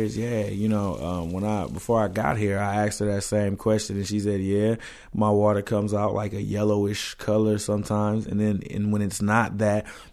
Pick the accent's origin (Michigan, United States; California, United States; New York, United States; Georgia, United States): Michigan, United States; Flint; And so, yeah, growing up in Flint, it was cool.